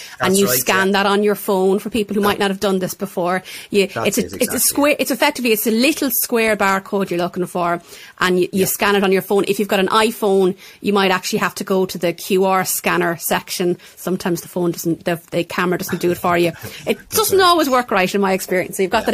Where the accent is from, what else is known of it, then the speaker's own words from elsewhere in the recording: Tullamore, Leinster, Ireland; I was born and raised in Tullamore. And I have to admit, I had a general assumption that if you grew up in the Midlands, you had a car.